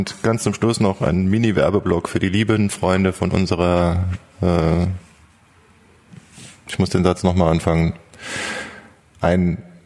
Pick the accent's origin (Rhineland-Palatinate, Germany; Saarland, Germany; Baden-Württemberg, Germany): Baden-Württemberg, Germany; Heidelberg; ich komme aus Heidelberg